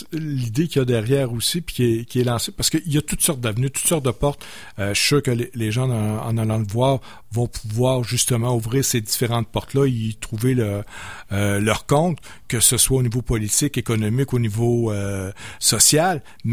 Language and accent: French; Shawinigan, Quebec, Canada; On vient de la Mauricie, Shawinigan.